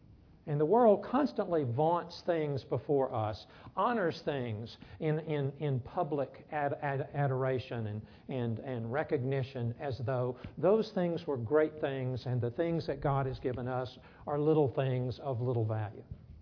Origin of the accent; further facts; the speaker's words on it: Alabama, United States; Dothan. I'm from Alabama. You say it, Dothan.